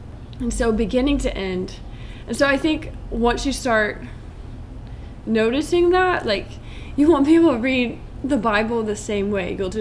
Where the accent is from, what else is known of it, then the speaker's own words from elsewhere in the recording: Georgia, United States; And I grew up outside of Atlanta, Georgia, and studied in college.